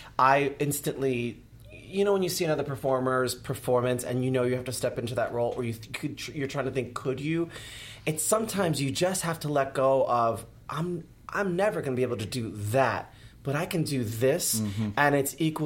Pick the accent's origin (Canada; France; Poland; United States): United States; New York; accent: New York; Well, because I grew up in New York, and so I always had, this is pretty funny, because I'm Puerto Rican Italian